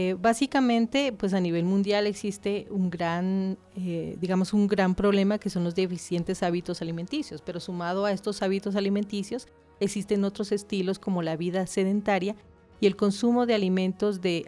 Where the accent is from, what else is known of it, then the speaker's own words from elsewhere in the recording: Nariño, Colombia; also born or lived in Cali / Bogotá / Cúcuta / Bucaramanga; Yo soy de origen de Nariño, estudié en Nariño y a medida que fui avanzando fui recorriendo el país. Viví en Cali, viví en Bogotá, viví en Cúcuta, viví en Bucaramanga, en Pamplona.